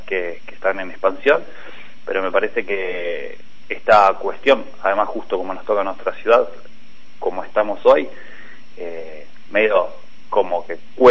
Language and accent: Spanish; Rojas, Buenos Aires Province, Argentina; Soy de Rojas, provincia de Buenos Aires.